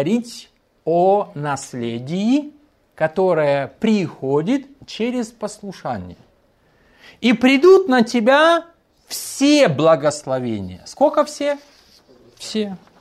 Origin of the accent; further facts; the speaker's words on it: Kyiv, Kyiv City, Ukraine; born there; если вы родились в Киеве, я тоже родился в Киеве, и вы любите этот город